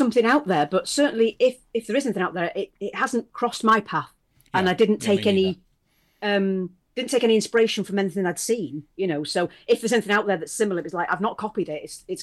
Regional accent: Wales, United Kingdom; it's also very much a Welsh thing. I can say that because I am Welsh

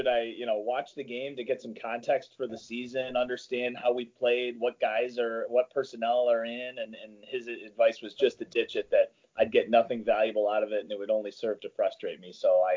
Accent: Novi, Michigan, United States; Yep, a longtime friend of mine from my hometown in Novi.

